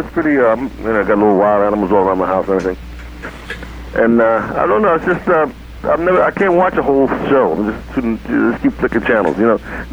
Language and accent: English; Philadelphia, Pennsylvania, United States; Because I knew a girl, when I grew up in Philly, I knew a girl named Louise